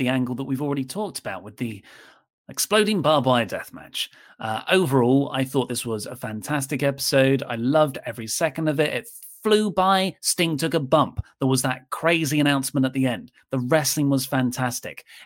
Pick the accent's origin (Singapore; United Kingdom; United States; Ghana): United Kingdom; Who am I? And I am British.